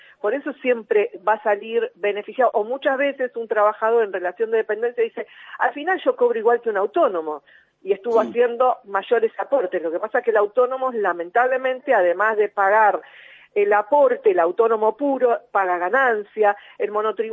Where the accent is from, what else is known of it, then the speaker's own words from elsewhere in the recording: Argentina; Tenemos que pensar que somos argentinos.